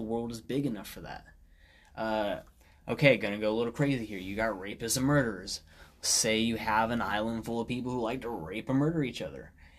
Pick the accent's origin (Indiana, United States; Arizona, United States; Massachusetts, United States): Indiana, United States; Well, we grew up in Indiana, and the reason we moved to Colorado is because it has more opportunity for us.